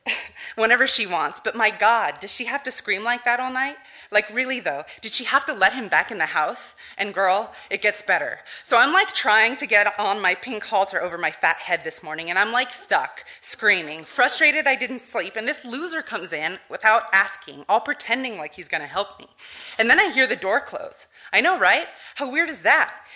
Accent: California, United States; And I grew up in the San Fernando Valley my whole life

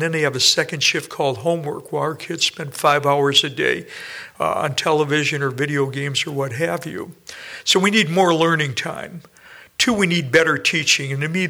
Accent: Michigan, United States; You know, I was raised in Michigan, and I remember how during World War II, when I was young, that Michigan was actually, quote, the arsenal of democracy

